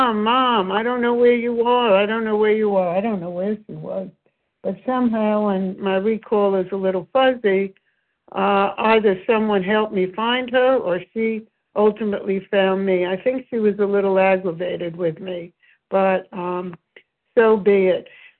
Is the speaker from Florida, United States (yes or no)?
no; Brooklyn, New York, United States; I flashed on when I was a little girl and I grew up in Brooklyn. My mom and I would go downtown Brooklyn to this department store called Mays